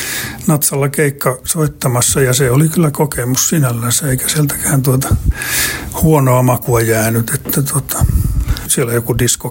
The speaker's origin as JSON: {"language": "Finnish", "town": "Kajaani", "region": "Kainuu", "country": "Finland", "said": "Tulin tuolta Kajaanista tänne kouluun"}